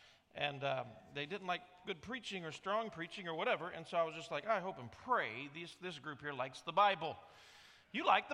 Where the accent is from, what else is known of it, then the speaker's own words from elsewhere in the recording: Indiana, United States; We grew up in Indiana, folks, okay?